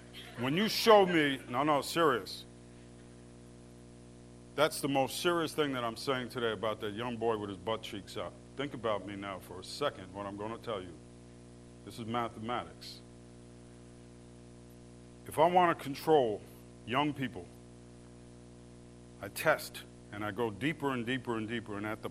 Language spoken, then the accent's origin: English; New Jersey, United States; in my home state of New Jersey, they laid off 22,000 teachers.